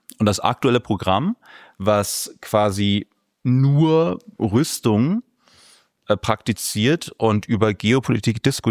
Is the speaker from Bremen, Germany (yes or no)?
yes; Bremen, Germany; born there; ich bin zwar in Bremen geboren, aber meine Eltern nicht.